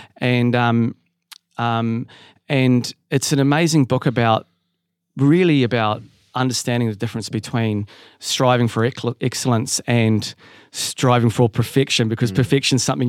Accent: New Zealand; I learned a lot when I came home because I'd sort of didn't really see myself as a Kiwi anymore.

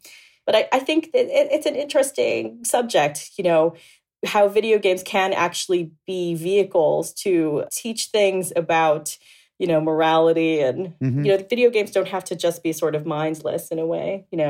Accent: Boca Raton, Florida, United States; I was raised in Boca Raton, Florida, which, as you may or may not know, is 66% Jewish.

